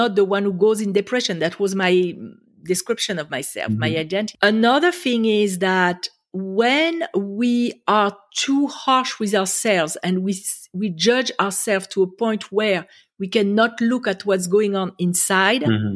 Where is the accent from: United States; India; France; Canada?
France; English is a second language; moved away as an adult; now in Israel; So I grew up in France. I'm sure people can hear it. I can't hide it. I graduated high school in France, and then I fell in love with Israel. So I moved to Israel to go to college.